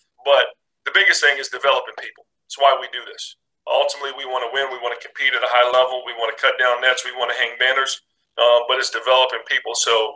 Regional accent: Indianapolis, Indiana, United States; I remember we were kids growing up in Indianapolis.

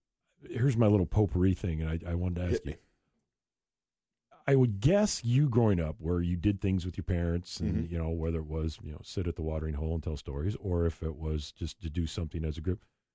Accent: Iowa, United States; It's fun to say that born and raised in Iowa to say, I got my side of beef.

